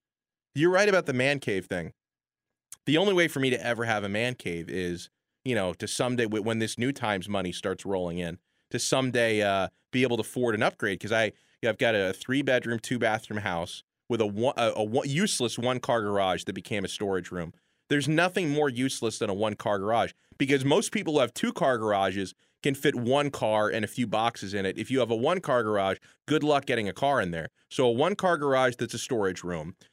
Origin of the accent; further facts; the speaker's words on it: Florida, United States; I grew up, born and raised in South Florida, so I don't really know the basement life